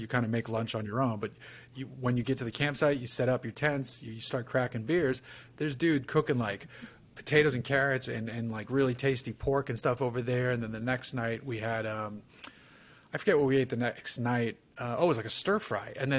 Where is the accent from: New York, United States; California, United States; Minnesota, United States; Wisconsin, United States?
California, United States; where are you from? And I said, California.